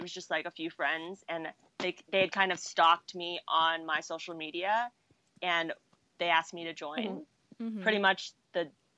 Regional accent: Los Angeles, California, United States; I mean, the thing is, because I'm from Los Angeles, they are here often.

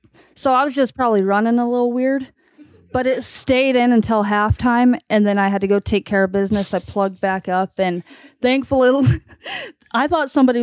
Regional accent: Utah, United States; born or raised there

